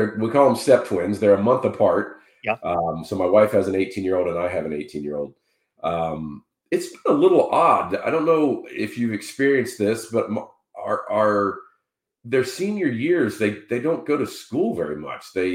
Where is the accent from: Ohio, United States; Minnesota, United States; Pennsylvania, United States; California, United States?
Ohio, United States; Dayton; But I'm originally from Dayton, Ohio, so it's relatively close.